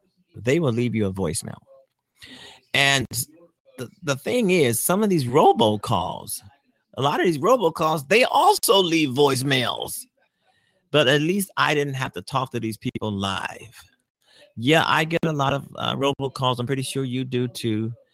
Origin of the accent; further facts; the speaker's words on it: Chicago, Illinois, United States; since I'm in Chicago and I'm a Chicagoan, of course I want them to win.